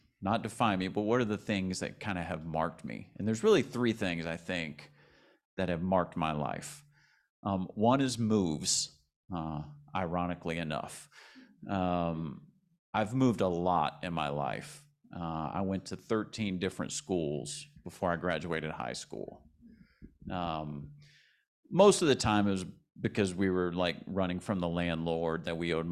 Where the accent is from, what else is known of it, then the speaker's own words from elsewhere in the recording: Westwego, Louisiana, United States; So I was born on the West Bank. My earliest years were in a trailer park in West Wego that's not there anymore, off of Lapalco near Higgins High School.